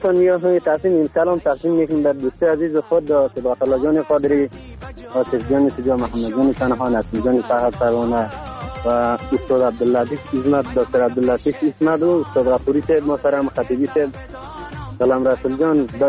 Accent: Afghanistan; ما هم افغانیم

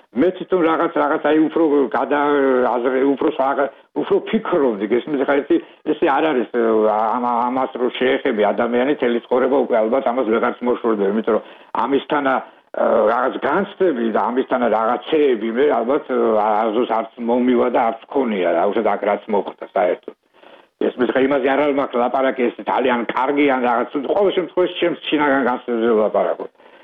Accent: Tsinandali, Kakheti, Georgia; მე ბავშვობა წელი კახეთში მაგ გატარებული და და ჩემი იყო წინანდლი და და წელი ჩემი ბავშვობა წინანდალში მაგ გატარებული და ხა ბაბუა ჩემი პაპა ჩემი უბრალოდ კახურად რომ თქვათ

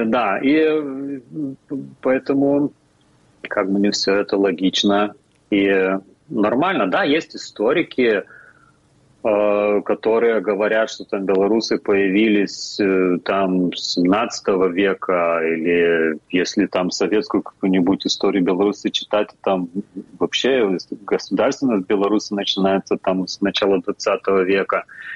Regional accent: Lithuania; Russian is a second language; Но для меня, для литовцев, это вот никакого смысла не имеет.

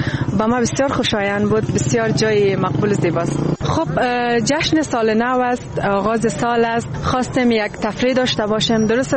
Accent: Afghanistan

